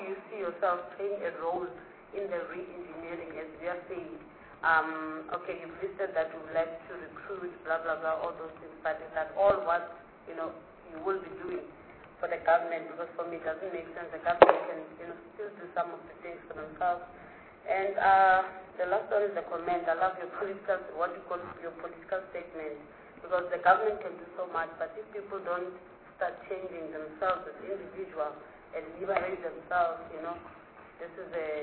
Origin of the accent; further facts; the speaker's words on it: Gauteng, South Africa; I'm from Gauteng. I've never heard of you people.